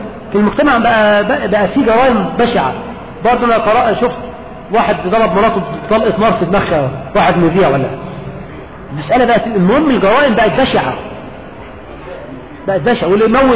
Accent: Egypt; عندنا في مصر يقول لك وسأعطيها

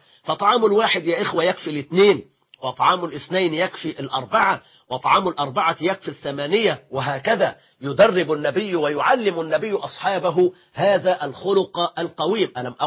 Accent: Egypt; لحللنا جزءا كبيرا من أزمة المواصلات عندنا في مصر.

